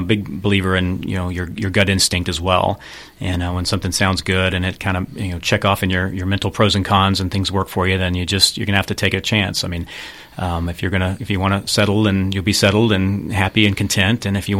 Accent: Kaufman, Texas, United States; also born or lived in Dallas; Well, being from North Texas, I'm actually from Kauffman and grew up in Kauffman and Dallas and went to college in Dallas.

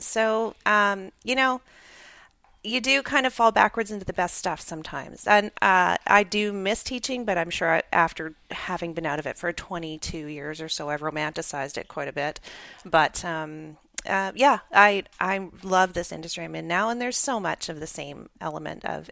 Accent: Edmonton, Alberta, Canada; moved away as an adult; now in Dallas, United States; Born and raised in Edmonton, Alberta

